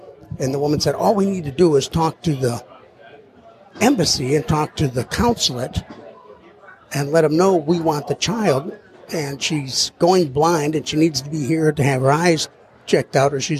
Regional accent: Cincinnati, Ohio, United States; because I grew up in Cincinnati and College Hill because you help people.

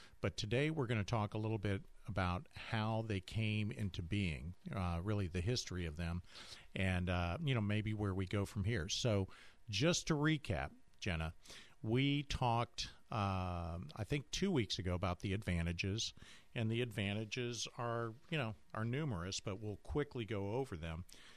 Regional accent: Cleveland, Ohio, United States; I moved here from Cleveland, Ohio. I know cold.

